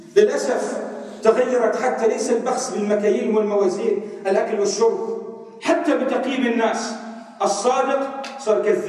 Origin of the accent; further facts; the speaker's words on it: Lebanon; والخبراء عندنا في لبنان يقولون